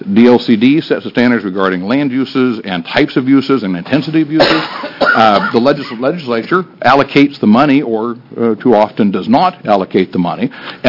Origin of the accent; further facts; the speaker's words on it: Culver, Oregon, United States; I grew up in Culver and used to play ball against Maupin